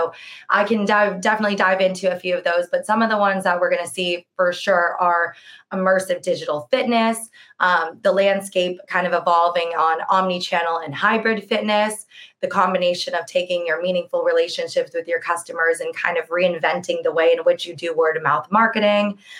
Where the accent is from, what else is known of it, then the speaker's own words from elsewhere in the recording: California, United States; moved away as an adult; now in Seville, Spain; I am from the US. I'm originally from California, but I have been living in Sevilla, Spain since 2015.